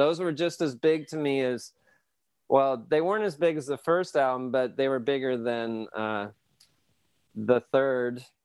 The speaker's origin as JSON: {"language": "English", "town": "Stockton", "region": "California", "country": "United States", "said": "but like, at least I'm from Stockton, you know"}